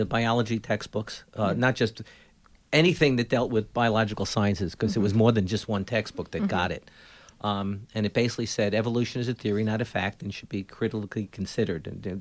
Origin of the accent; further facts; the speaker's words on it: Bronx, New York, United States; I grew up in the Bronx. We had a small apartment, et cetera.